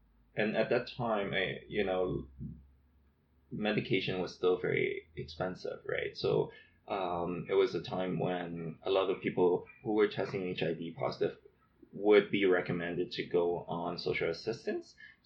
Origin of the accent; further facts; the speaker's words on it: Hong Kong; born there; I was born in Hong Kong. I identify myself as a queer, POS, Asian immigrant settler.